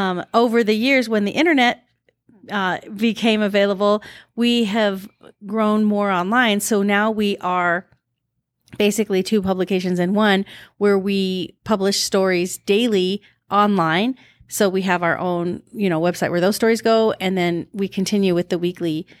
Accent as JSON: {"language": "English", "region": "Colorado", "country": "United States", "tie": "born or raised there", "moved": "as an adult", "said": "So I was born and raised in Colorado, graduated from Colorado State University, technical journalism. And my mom had moved out here, so I followed her out."}